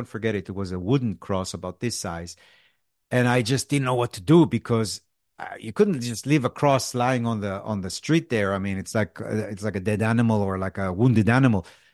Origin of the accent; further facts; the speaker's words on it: Israel; Besides growing up in Israel, you know, but still.